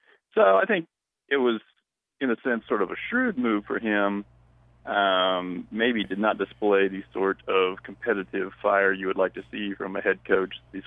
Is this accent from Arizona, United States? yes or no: no; Trenton, Missouri, United States; I'm from Trenton, Missouri. So I'm in the general area.